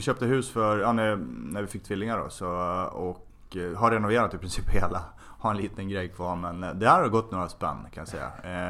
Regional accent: Borlänge, Dalarna County, Sweden; now in Täby, Sweden; Jag kommer från Borlänge. Utkanten av Borlänge kan man säga. Förorten, ja, Skräddarbacken. Skräddarbacken utanför Borlänge jag växte upp i. Och bodde där i, att jag flyttade till Stockholm då, vilket ju var 96-97 årsskiftet där.

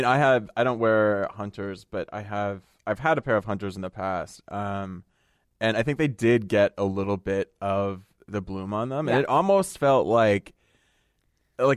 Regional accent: United States; I come from a very, very Italian family, but, you know, we grew up in the United States

